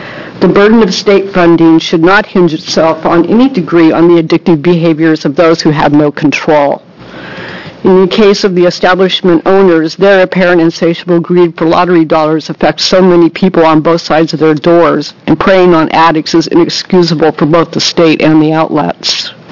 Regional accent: Portland, Oregon, United States; I'm from Portland, Oregon.

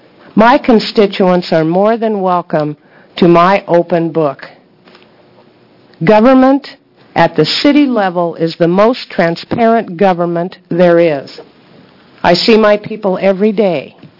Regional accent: Clatskanie, Oregon, United States; I'm from Clatskanie.

